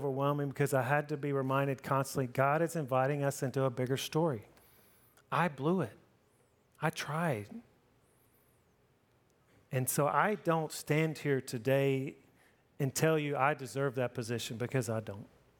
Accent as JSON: {"language": "English", "region": "Mississippi", "country": "United States", "lives_now": "Tampa, United States", "said": "I'm from Mississippi, man. We moved here from 10,000 people, and we were driving to Tampa Airport."}